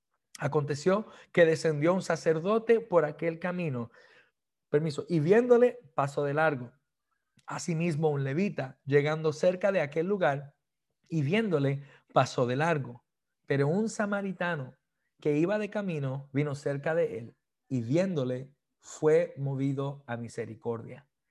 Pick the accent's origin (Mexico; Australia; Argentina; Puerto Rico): Puerto Rico; Yo soy boricua, para que tú lo sepas.